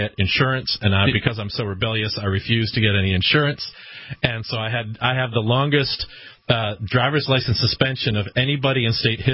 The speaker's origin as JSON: {"language": "English", "town": "Lebanon", "region": "New Hampshire", "country": "United States", "tie": "born or raised there", "said": "Yeah, I grew up here. I grew up in Lebanon."}